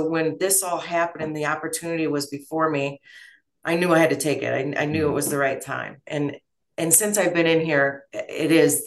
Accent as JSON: {"language": "English", "region": "Illinois", "country": "United States", "tie": "born or raised there", "said": "So I was born and raised in Winnebago County."}